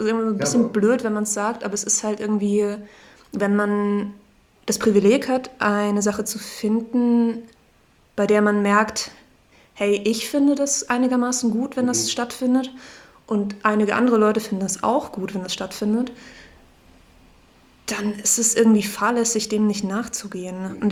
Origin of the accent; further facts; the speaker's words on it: Salzburg, Austria; ich komme aus Salzburg in Österreich.